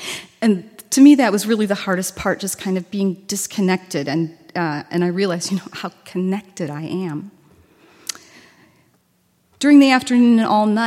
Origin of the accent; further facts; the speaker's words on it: United States; And so my grandparents were born citizens of the United States, and I'm an American.